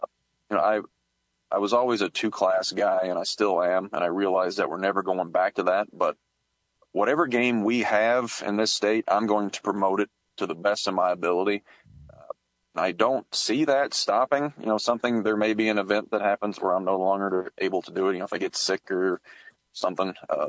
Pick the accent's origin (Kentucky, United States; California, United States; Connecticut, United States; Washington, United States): Kentucky, United States; But when I grew up in Pulaski County, which is, you know, touching the Mississippi River, or the Ohio River, one of them.